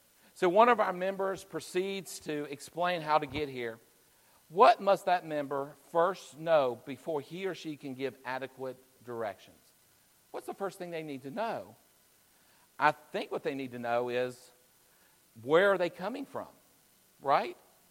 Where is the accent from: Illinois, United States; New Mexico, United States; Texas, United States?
Texas, United States; Orangeville; now in San Antonio, United States; especially if I assume that they're coming from my hometown in Orangeville, Texas, right?